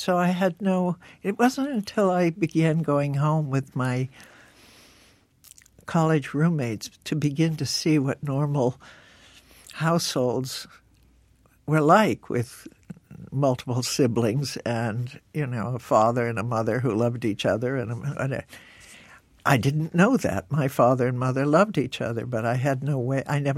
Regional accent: Philadelphia, Pennsylvania, United States; born there; I don't know where I was born in Philadelphia.

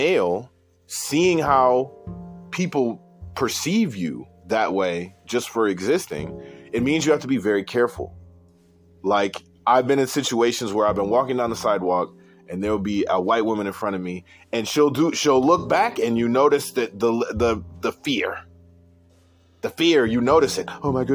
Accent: United States; born there; Now, I'm an American citizen, was born here.

